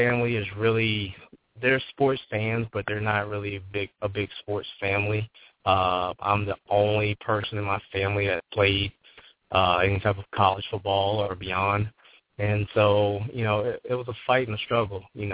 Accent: Pensacola, Florida, United States; also born or lived in New Orleans; I consider myself a Florida boy. I grew up in Pensacola, Florida. But I also consider myself a New Orleans boy because I was born in New Orleans

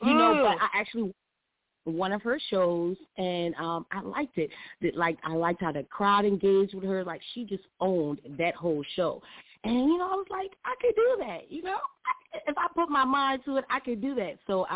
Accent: Charleston, South Carolina, United States; I am originally born and raised in Charleston, corn fed downtown. Baby, you feel me? Yes, I've been here all my life.

